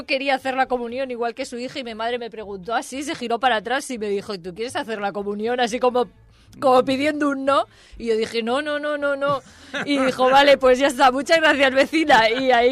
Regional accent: El Prat de Llobregat, Catalonia, Spain; also born or lived in Barcelona; nací en Barcelona, pero soy del Prat de Llobregat. Claro. Como todos los de mi generación, nacimos en un hospital público que estaba en Barcelona y nos registraban en Barcelona.

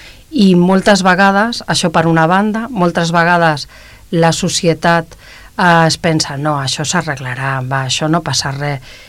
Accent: El Prat de Llobregat, Catalonia, Spain; nosaltres vam néixer aquí al Prat, totes som del Prat. Ara ja sí que vivim al Prat.

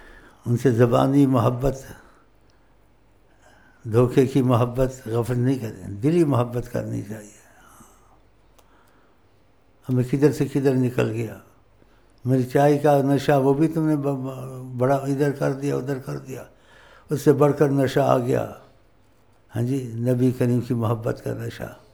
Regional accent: Punjab, Pakistan; میں پنجابی ہوں، میں تو یہی جانتا، اپنی زبان بھی بولتا ہوں.

